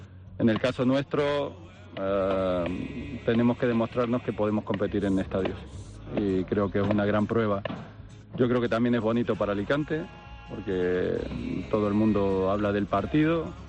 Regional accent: Argentina; soy argentino y Kempe es uno de mis ídolos

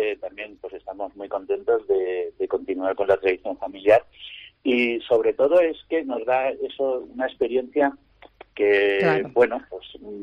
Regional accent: Valencian Community, Spain; somos valencianos, la empresa es valenciana

